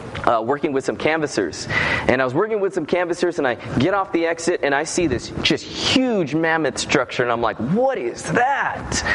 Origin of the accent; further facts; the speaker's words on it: Loma Linda, California, United States; I'm from Loma Linda.